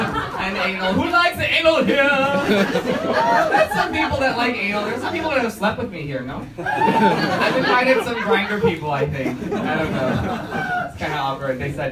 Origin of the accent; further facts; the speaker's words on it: Hong Kong; moved away as an adult; I'm 29 years old. I'm from Hong Kong. I've just moved here.